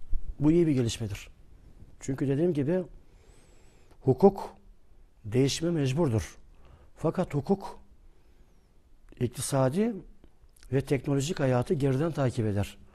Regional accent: Barbaros, Tekirdağ, Turkey; Biz Kepirtepe mezunuyuz. Trakyalıyım yani ben. Aslen Tekirdağlıyım. Barbarosluyum.

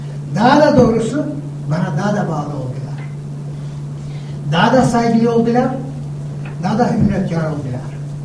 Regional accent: Kosovo; Turkish is a second language; moved away as an adult; now in Istanbul, Turkey; Ben 51 sene önce Türkiye'ye geldim İstanbul'da. Ben göçtüm, Yugoslavya'ya göçtüm, Kosova'da.

